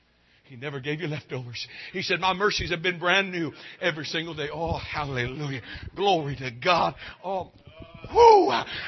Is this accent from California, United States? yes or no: yes; California, United States; I'm from California. I'm from that tree-hugging wasteland of pagan idolatry.